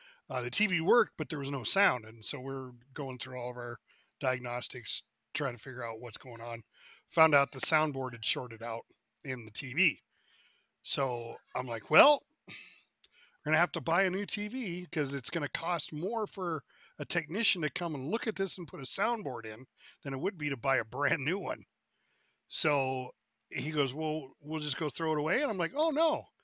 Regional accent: Montana, United States; Well, okay. I'm from Montana.

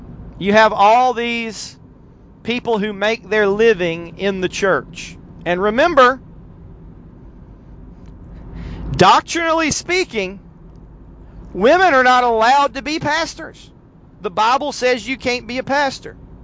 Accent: Chattanooga, Tennessee, United States; I grew up in Chattanooga, Central Baptist Church in Hickson.

